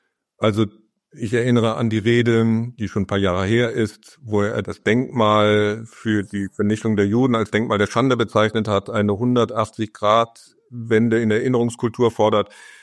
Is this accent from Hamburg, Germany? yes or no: no; Bonn, North Rhine-Westphalia, Germany; war ein Gedanke, der mir als Bonner, westlich geprägter Deutscher so noch nicht gekommen war.